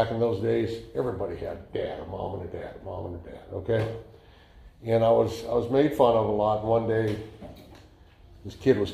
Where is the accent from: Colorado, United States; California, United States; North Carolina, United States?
California, United States; Berkeley; I grew up in West Berkeley, rougher part of town, and my dad left when I was 2 years old.